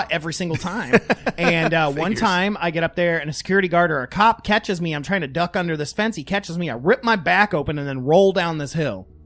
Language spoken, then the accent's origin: English; Toledo, Ohio, United States; I know people from my hometown of Toledo that have come down here to stay.